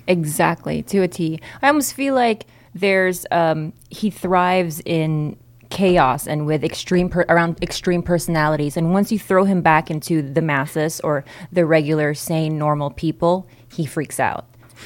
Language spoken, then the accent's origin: English; Philippines; It resonates in a... Okay, in the Philippines, there's a tier. We don't have a middle class. It's either you're very rich or you're dirt poor.